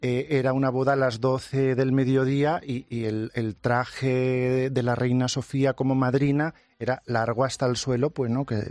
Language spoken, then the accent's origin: Spanish; Miguel Esteban, Castilla-La Mancha, Spain; Ellas fueron la gente de mi pueblo, de Miguel Esteban, las primeras que confiaron en mí, me compraron los primeros vestidos, que empecé muy joven, empecé con 16 años a coser en el taller de mis padres